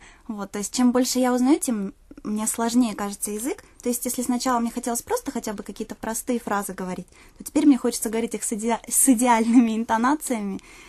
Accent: Novosibirsk, Novosibirsk Oblast, Russia; born there; И я родилась в Новосибирске, а Новосибирск — это город-побратим вместе с Саппоро.

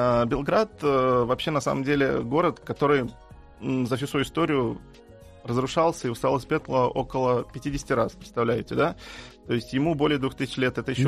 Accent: Russia; Мы просто сказали, что мы из России.

